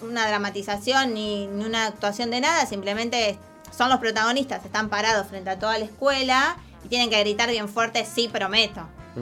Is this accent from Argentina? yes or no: yes; Argentina; como un identificador de que somos parte de Argentina, porque es nuestra bandera la que nos representa.